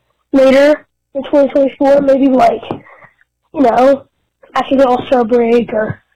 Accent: Atlanta, Georgia, United States; I am from Atlanta, Georgia, and I am a ginormous Braves fan.

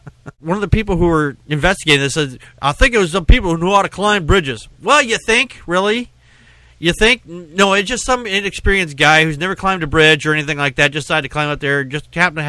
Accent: Wisconsin, United States; I said I was from Wisconsin.

